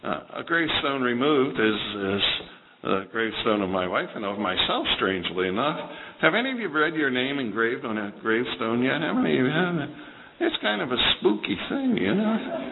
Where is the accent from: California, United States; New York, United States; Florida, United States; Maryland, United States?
Maryland, United States; Baltimore; We grew up in Baltimore.